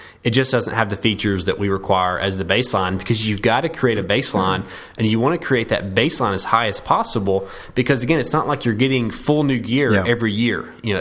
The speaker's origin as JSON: {"language": "English", "town": "Chattanooga", "region": "Tennessee", "country": "United States", "said": "they did not know I was from Chattanooga, and it's been funny."}